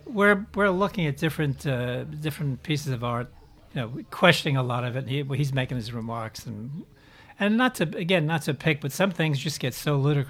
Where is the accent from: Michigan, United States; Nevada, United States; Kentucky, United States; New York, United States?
New York, United States; Long Island City; In Long Island City. I even went to PS1.